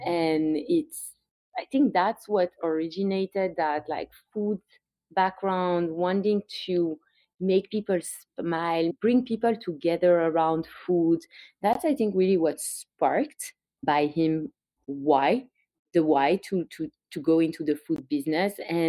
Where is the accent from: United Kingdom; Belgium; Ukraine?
Belgium; English is a second language; now in United States; You can hear it from my accent. I'm from Belgium